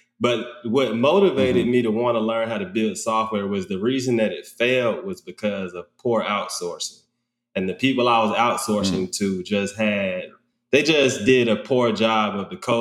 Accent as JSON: {"language": "English", "town": "Atlanta", "region": "Georgia", "country": "United States", "tie": "born or raised there", "also_born_or_lived": "Queens, New York", "said": "I'm based in Atlanta, Georgia. I was born in Queens, New York. I moved here it really doesn't count because I've been here since I've been like 4 years old."}